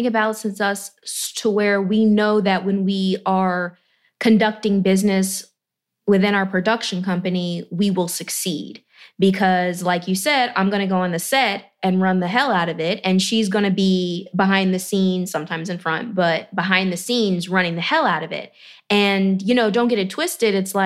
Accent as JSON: {"language": "English", "region": "Georgia", "country": "United States", "tie": "born or raised there", "said": "I grew up in Georgia."}